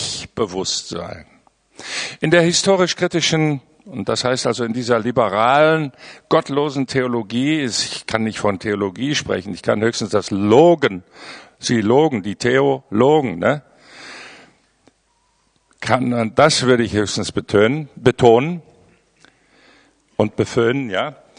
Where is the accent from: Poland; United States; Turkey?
Poland; Dann dachte ich, Junge, du bist hier in kommunistischen Polen aufgewachsen.